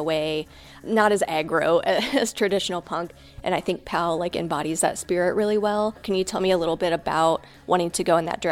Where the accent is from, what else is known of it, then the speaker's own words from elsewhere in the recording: Akron, Ohio, United States; probably just because I'm from Akron and they're just burned into my subconscious or something.